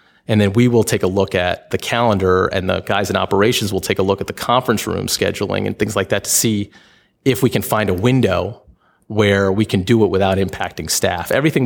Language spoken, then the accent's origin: English; New York, United States; Yeah, it's no secret. I am from New York